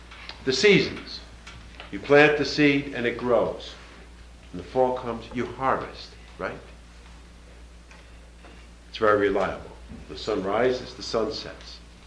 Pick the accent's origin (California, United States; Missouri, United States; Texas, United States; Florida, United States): California, United States; Los Angeles; I come from Los Angeles. And down in Los Angeles, at least, there's a lot of anxiety.